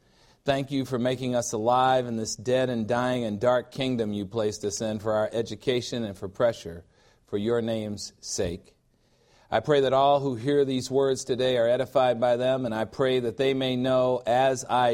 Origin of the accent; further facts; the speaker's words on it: Chicago, Illinois, United States; I am from the Mayor Daley era in Chicago.